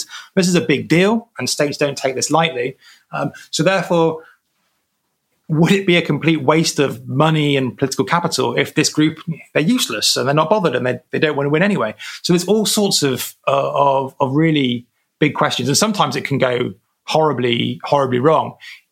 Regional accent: United Kingdom; as a Brit

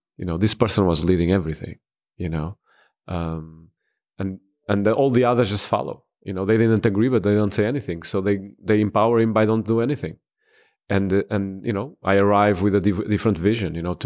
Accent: Portugal; also born or lived in Texas; now in Mobile, United States; I'm from Portugal. Currently, I'm pastoring the Cody Road Seventh-day Adventist Church in Mobile, Alabama. I've been pastoring there for the last 2 years. Before I pastored in Texas

